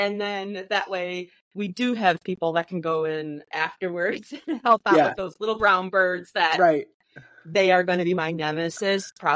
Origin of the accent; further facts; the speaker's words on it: Illinois, United States; And Wolf Lake, and then I grew up in Cal Sag, like the Pala Sag Preserve. So, like, I mean, I was basically born and raised on Little Red Schoolhouse.